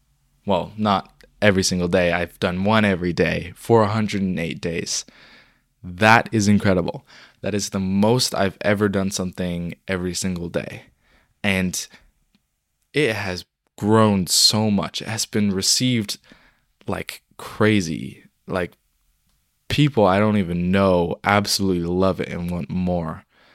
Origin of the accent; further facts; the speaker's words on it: China; I went to go see some friends that I grew up with in China.